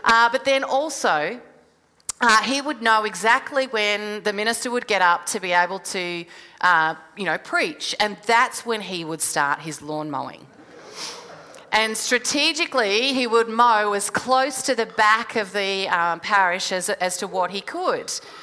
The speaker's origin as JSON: {"language": "English", "town": "Melbourne", "region": "Victoria", "country": "Australia", "said": "I am from Melbourne. For those of you who know Melbourne at all, I am from a little place called the Mornington Peninsula."}